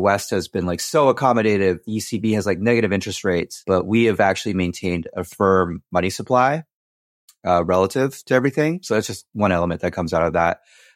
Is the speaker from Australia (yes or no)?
no; China; now in Canada; I consider myself like a Huaqiao, which is kind of a Chinese diaspora member that's gone back and forth. I was born in China. I grew up there for a bit and then moved out.